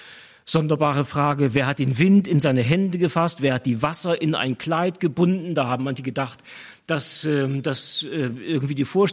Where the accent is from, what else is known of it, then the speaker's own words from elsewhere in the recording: Northern Germany, Germany; Ja, ich als Norddeutscher bin da ein bisschen näher dran an Ebbe und Flut.